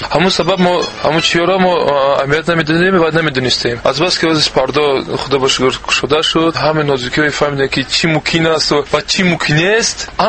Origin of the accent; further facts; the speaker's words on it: Tajikistan; ما تاجیکستانی هستیم